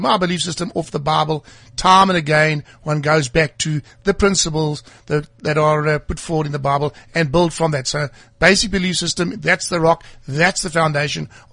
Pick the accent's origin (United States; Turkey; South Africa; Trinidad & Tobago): South Africa; I've got a strong belief system, born and bred in South Africa.